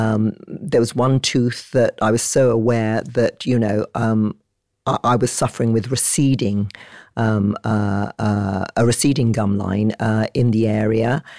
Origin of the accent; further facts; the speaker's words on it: Nigeria; moved away; I grew up in Nigeria